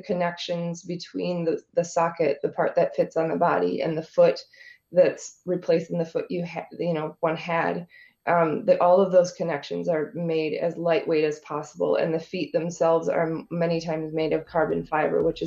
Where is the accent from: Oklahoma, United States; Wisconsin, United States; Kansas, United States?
Wisconsin, United States; Neenah; Good morning, Joe. Calling from my hometown, actually, of Neenah.